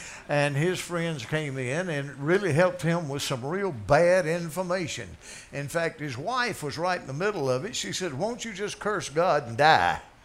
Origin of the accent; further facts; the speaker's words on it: Anderson, South Carolina, United States; accent: Southern drawl; my relatives are from Canada. And I'm from Anderson, South Carolina, with my drawl